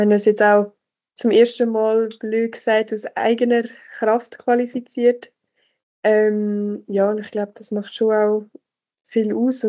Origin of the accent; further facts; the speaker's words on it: Buchs, Switzerland; Ich habe ehrlich gesagt auch nicht mehr viel Kontakt mit irgendwie alten Schulgespendli von Buchs oder so, wo ich herkomme